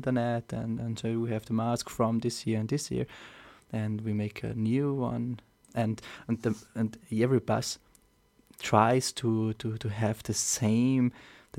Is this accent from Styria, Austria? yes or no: no; St. Veit, Salzburg, Austria; English is a second language; in my hometown, in my home village in St. Veit at the moment, we have no Krampus run